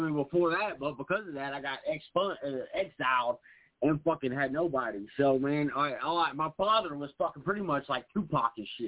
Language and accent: English; South Bronx, New York, United States; I'm from South Bronx.